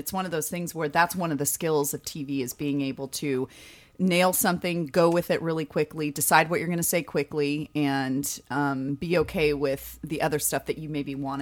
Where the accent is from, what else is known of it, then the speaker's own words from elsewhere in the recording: Merced, California, United States; I grew up in Merced, California, which is in the Central Valley.